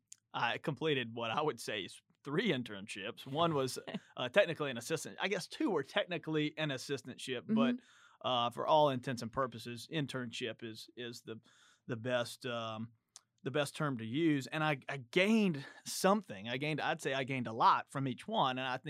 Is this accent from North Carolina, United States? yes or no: yes; North Carolina, United States; I was new to Clemson. I was new to South Carolina. I grew up in Western North Carolina